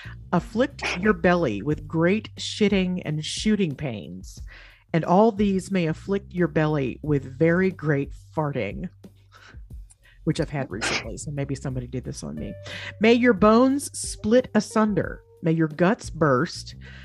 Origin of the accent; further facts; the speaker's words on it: the South, United States; I'm folksy. I'm from the South.